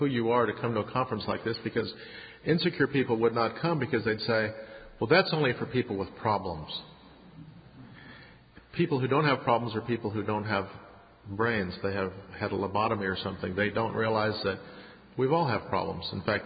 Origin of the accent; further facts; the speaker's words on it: Illinois, United States; also born or lived in Indiana; Actually, from Illinois. I was born in northern Illinois. Graduated from high school in Indiana. Graduated from college in Indiana. Graduated from seminary in Illinois. But I've spent most of my life in the South.